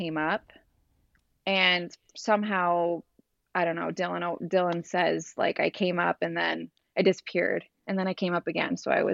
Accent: North Bay, Ontario, Canada; they're from Sudbury, Ontario, and I'm from North Bay. So it's about like an hour drive and we grew up together

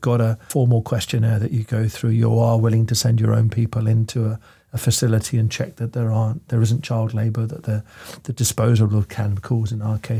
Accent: Italy; I grew up in Italy with the mafia on my doorstep. I worked in Africa.

